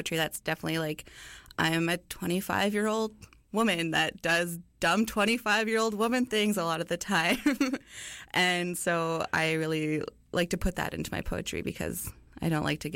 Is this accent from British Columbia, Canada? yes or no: yes; British Columbia, Canada; I'm Cree Métis. I grew up in Treaty 8 territory in northeastern BC, but my family actually comes from a small Métis community in northern Saskatchewan called Aldecross or Sagittawuck in our language.